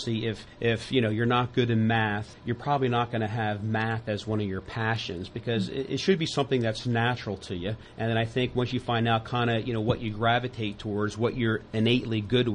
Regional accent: Pennsylvania, United States; born and raised in Chester County, great mom and dad, great sister Pam, that really gave me a solid foundation. And going to Penn State

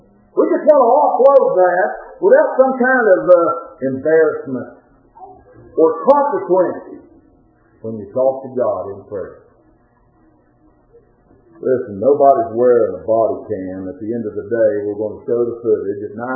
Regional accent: United States; but since I'm an American, I'm going to make this point. In America, you know what? We're pretty independent.

